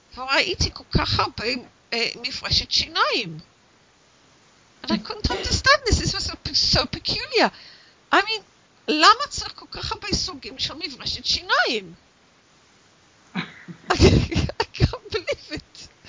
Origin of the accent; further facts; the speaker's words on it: England, United Kingdom; now in Israel; כשאני גדלתי באנגליה, אוקיי? אנגליה היא לא מקום עשיר. כשאנחנו גדלנו שם, כשהייתי ילדה